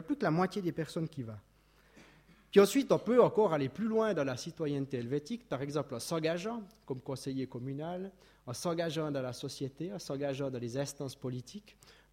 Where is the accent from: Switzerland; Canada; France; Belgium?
Switzerland; La deuxième chose qu'on peut dire quand on est Suisse, quand on est simple citoyen, c'est qu'on a le droit